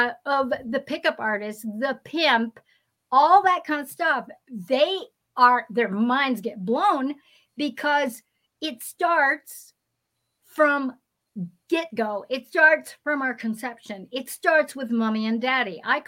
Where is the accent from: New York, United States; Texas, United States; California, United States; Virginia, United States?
California, United States; I mean, I'm from California. So it's like in the Bay Area, I call it the San Francisco Sexual Bay Area